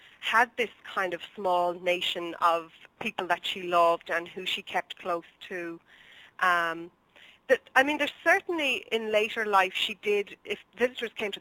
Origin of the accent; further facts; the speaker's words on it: Leinster, Ireland; So I'm from County Dublin, and so I made her be from my home place.